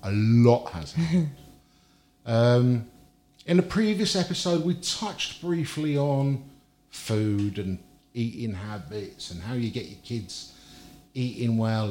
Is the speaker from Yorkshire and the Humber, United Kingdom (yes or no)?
yes; York, Yorkshire and the Humber, United Kingdom; born there; And actually, when I was born in York